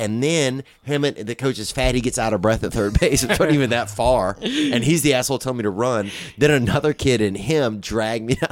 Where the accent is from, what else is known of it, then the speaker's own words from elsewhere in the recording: Louisiana, United States; Louisiana.